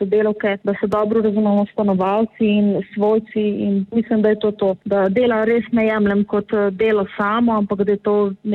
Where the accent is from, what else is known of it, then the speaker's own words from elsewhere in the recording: Cerknica, Inner Carniola, Slovenia; Jaz sem v bistvu notranka, prej sem bila cerkenčanka, zdaj sem iz Begun pri Cerknici